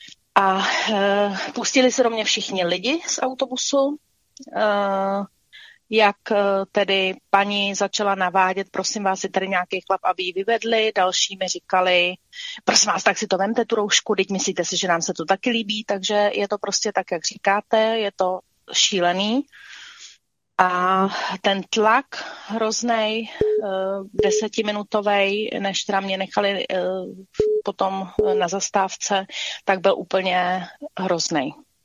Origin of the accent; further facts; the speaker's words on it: Prague, Czechia; já jsem z Prahy